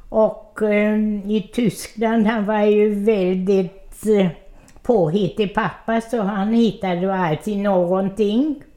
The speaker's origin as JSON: {"language": "Swedish", "town": "Odesa", "region": "Odesa Oblast", "country": "Ukraine", "tie": "born or raised there", "moved": "yes", "lives_now": "Sweden", "said": "Vi bodde i Odessa, det ligger i Ukraina."}